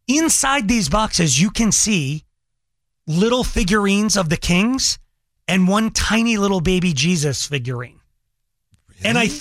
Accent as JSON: {"language": "English", "town": "Longmont", "region": "Colorado", "country": "United States", "tie": "born or raised there", "said": "But I grew up in Longmont."}